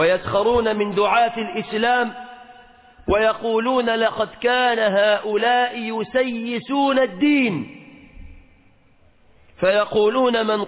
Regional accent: Egypt

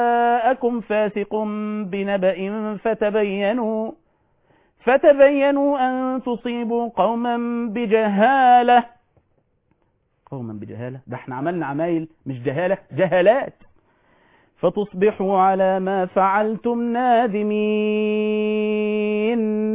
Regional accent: Egypt; بلدنا مصر

